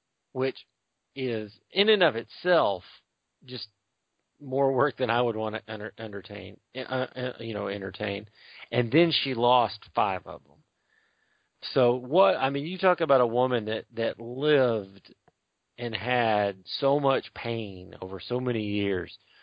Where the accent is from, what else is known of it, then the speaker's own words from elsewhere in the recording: Dallas, Texas, United States; Well, you know, I grew up in Dallas on world-class championship wrestling.